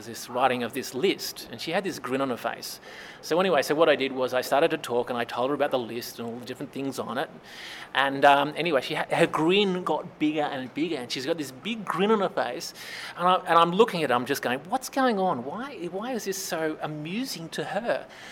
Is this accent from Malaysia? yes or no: yes; Malaysia; And they think I'm Indian, but I'm not. I'm actually from Malaysia.